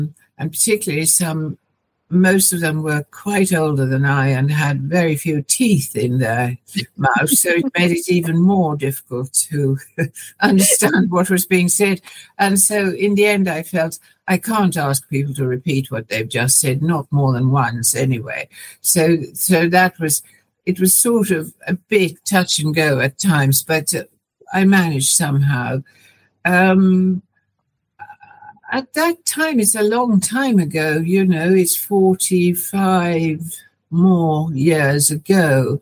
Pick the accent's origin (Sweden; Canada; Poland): Sweden; first language Swedish; English is a second language; When I grew up in Sweden, there wasn't much television, and certainly the little there was all in the Swedish language.